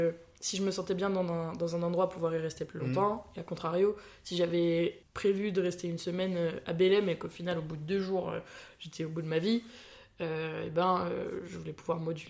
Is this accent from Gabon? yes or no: no; France; Mais en tant que petite Française qui a découvert l'Opéra Garnier, petite, t'es pas vraiment impressionnée par ça, quoi.